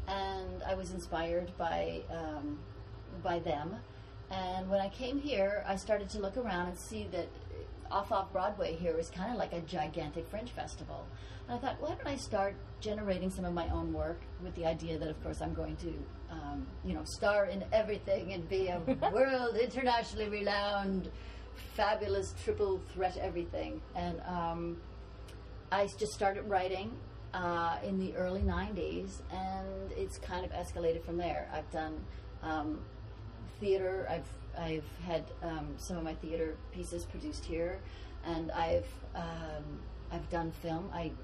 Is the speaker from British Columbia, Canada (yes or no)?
no; Prince Edward Island, Canada; I grew up on the eastern part, just 15 miles east of Charlottetown, which is the capital. And I grew up on a farm there.